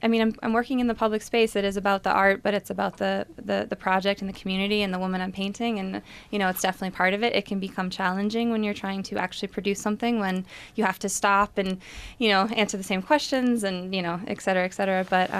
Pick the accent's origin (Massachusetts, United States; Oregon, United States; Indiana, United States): Massachusetts, United States; Boston; now in Rochester, United States; I am not from Rochester. I'm from the Boston area, but I've lived here for 10 years, and I really think it's the first place that I have considered my home.